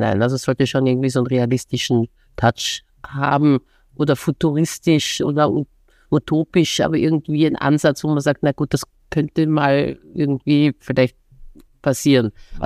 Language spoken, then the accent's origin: German; Vienna, Austria; Bin ja gebürtige Wienerin und habe mich da sehr wiedererkannt